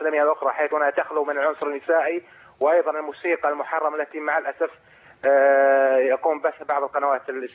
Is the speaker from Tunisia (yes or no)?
no; Saudi Arabia; عندنا في المملكة العربية السعودية